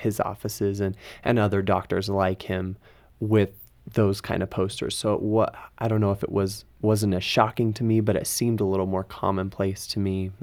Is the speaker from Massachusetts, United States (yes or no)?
no; Wichita, Kansas, United States; I grew up in and around Wichita, Kansas, where Dr. Tiller's offices were.